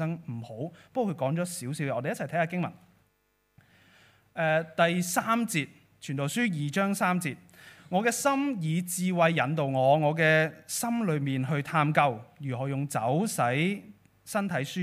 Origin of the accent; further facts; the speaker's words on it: Hong Kong; 或者如果用我们香港人会比较明白的字呢，浮云啊